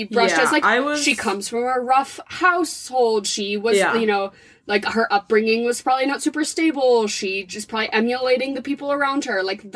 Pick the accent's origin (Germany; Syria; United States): United States; I'm going to say Besson because I'm an American